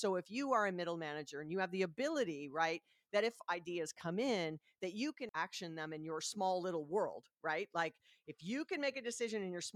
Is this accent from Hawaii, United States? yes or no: yes; Hawaii, United States; However, I'm from Hawaii, and that particular hospital was a client